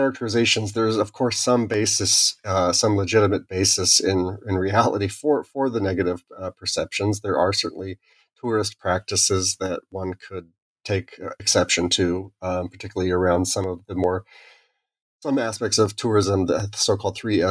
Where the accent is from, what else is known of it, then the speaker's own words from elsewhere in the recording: United States; as an American who I grew up in a family that was able to do some very interesting international travel, because of a father who was in the military and stationed overseas